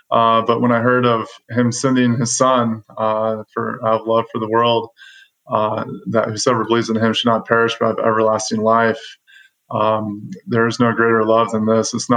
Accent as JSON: {"language": "English", "region": "Nebraska", "country": "United States", "said": "I was at the University of Nebraska, where I'm from Nebraska"}